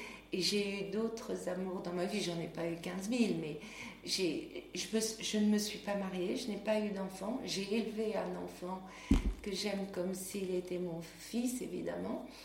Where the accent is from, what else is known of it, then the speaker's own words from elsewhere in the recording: Paris, Île-de-France, France; born there; Je suis parisienne dans l'âme parce que je suis née à Paris